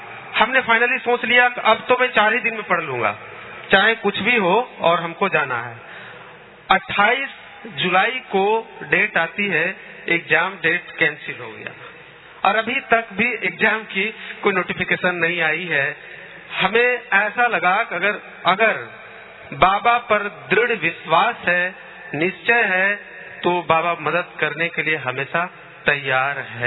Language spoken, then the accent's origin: Hindi; Jharkhand, India; मैं झारखंड से हूँ